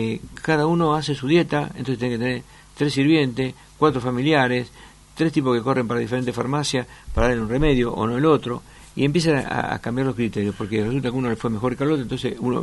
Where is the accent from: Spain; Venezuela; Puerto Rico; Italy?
Italy; soy un médico que me crié en Italia, con mi tío que era médico de pueblo y todo